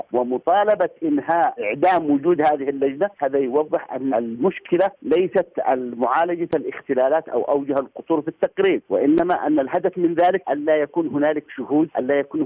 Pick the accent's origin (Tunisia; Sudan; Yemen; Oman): Yemen; يعني صرنا كيمنيين بحاجة إلى لجان دولية